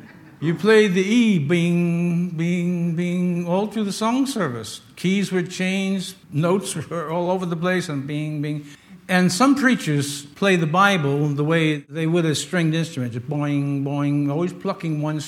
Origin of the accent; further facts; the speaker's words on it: United States; But you know, as an American, I object to some of these things.